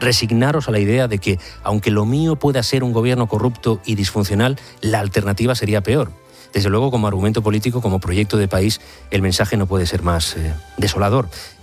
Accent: Barcelona, Catalonia, Spain; now in Madrid, Spain; los dos somos catalanes de Barcelona, pero llevamos mucho tiempo en Madrid.

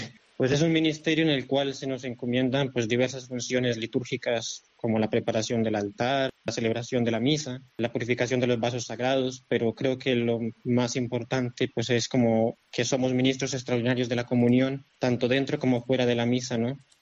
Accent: Cartago, Valle del Cauca, Colombia; also born or lived in Toledo; now in Spain; yo soy de un pueblo de Colombia que se llama Cartago y pues llevo aquí 7 años ya en España, ¿no? De los cuales 5 años viví en Toledo y porque pertenecía a una comunidad sacerdotal.

